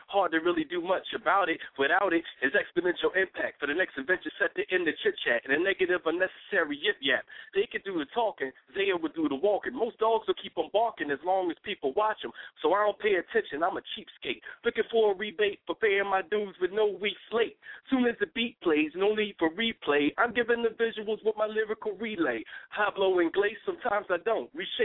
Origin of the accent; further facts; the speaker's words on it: Richmond, Virginia, United States; I'm originally from Virginia. I bounced around a little bit, but I'm from Virginia.